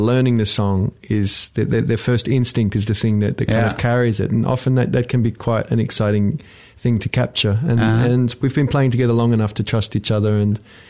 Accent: Australia; I grew up in Australia.

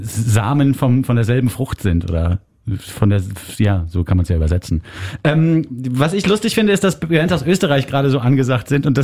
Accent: Germany; Denn wir als Piefke verstehen ja manchmal gar nicht, um was es da geht in den Songs

